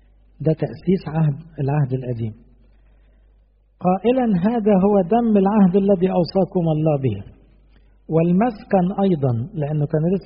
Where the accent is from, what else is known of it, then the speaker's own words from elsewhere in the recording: Egypt; احنا كمصريين بالتقليد عارفين عدى على انهي بلد